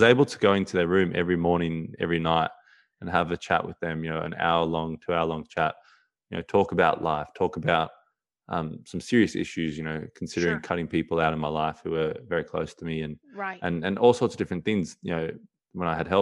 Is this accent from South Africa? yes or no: yes; Johannesburg, Gauteng, South Africa; now in Australia; But when I came from South Africa, Johannesburg, and long story short, I came over to Australia and, you know, left my whole South African family.